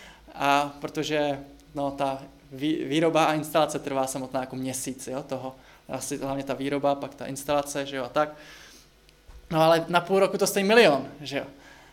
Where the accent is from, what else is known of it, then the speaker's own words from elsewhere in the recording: Liberec, Liberec Region, Czechia; now in Prague, Czech Republic; já jsem z Liberce a před 10 rokama, když jsem tam ještě byl